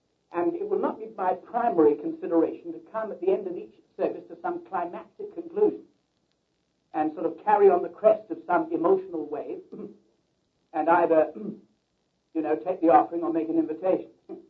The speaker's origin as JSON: {"language": "English", "region": "England", "country": "United Kingdom", "tie": "born there", "said": "I speak with a peculiar accent. Because I was born in England and live there occasionally. And we all talk that way."}